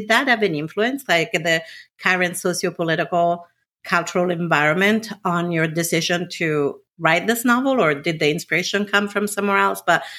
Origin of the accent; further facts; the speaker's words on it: Italy; English is a second language; now in United States; where I'm located now, the US, my home country of Italy